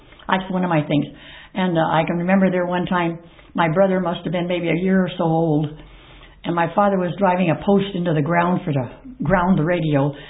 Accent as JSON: {"language": "English", "town": "Plymouth", "region": "California", "country": "United States", "tie": "born there", "said": "I was born in Plymouth, Amador County, California, May the 21st, 1922."}